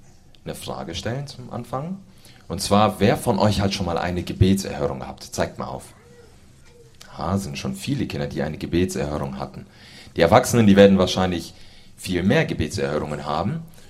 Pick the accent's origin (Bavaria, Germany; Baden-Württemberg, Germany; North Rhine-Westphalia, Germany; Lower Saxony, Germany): North Rhine-Westphalia, Germany; ich komme so aus der Nähe von Köln